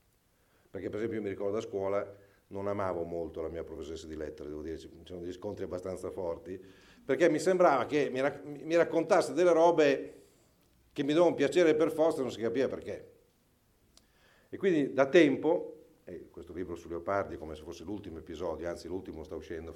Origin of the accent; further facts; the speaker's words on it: Forlì, Emilia-Romagna, Italy; now in Bologna, Italy; sono romagnolo di origine, sono di Forlì, vivo a Bologna, vivo insomma, raramente perché sono sempre in viaggio, in realtà abito in una specie di bosco che c'è sopra Bologna